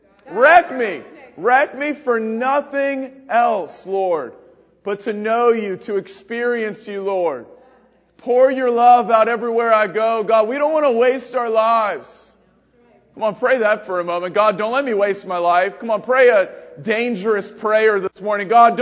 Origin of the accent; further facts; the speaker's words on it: Front Royal, Virginia, United States; I'm just kidding. I'm from Virginia, Front Royal, Virginia.